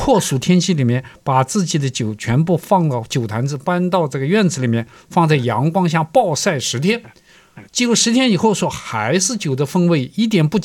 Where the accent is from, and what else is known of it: China